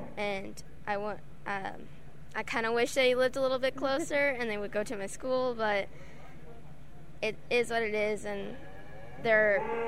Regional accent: United States

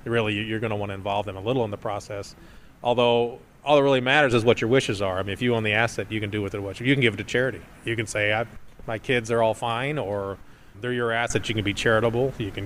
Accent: Breese, Illinois, United States; I'm originally from Breeze, Illinois, which is an hour or so south of here

